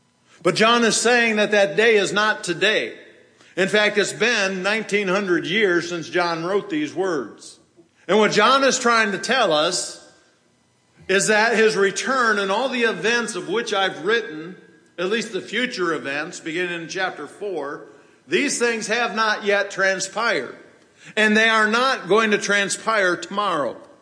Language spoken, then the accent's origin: English; Michigan, United States; You can't tell I'm from Michigan.